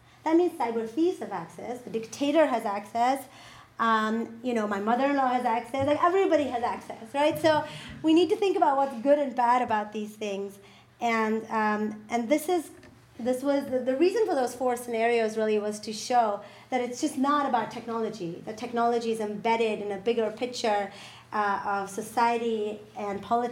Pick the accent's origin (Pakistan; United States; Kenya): Pakistan; I mean, I come from Pakistan.